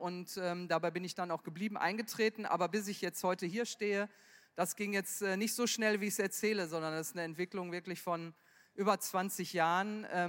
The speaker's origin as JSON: {"language": "German", "town": "Duisburg", "region": "North Rhine-Westphalia", "country": "Germany", "tie": "born or raised there", "said": "ich kriege den Satz selbst in meiner Heimatstadt Duisburg zu hören"}